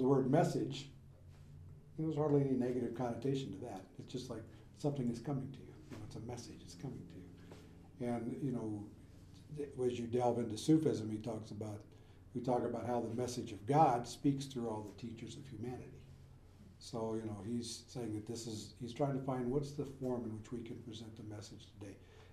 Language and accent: English; Arizona, United States; Oh, yeah, I'm from Arizona.